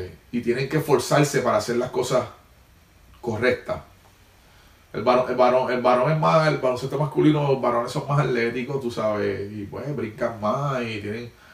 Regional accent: Puerto Rico; Mi armadora es de Estados Unidos y yo soy de Puerto Rico.

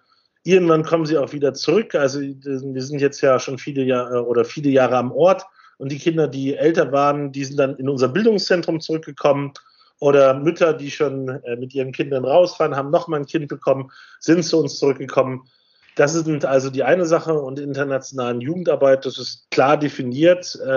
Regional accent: North Rhine-Westphalia, Germany; Also ich komme ja persönlich aus dem Rheinland, beziehungsweise aus dem Ruhrgebiet, was ja alles ineinander übergeht. Man hört es dann ganz schnell

